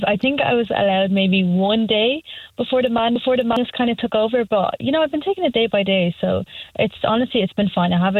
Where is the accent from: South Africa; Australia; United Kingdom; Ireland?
Ireland; But at the end of the day, I know I'm Irish, and that's enough.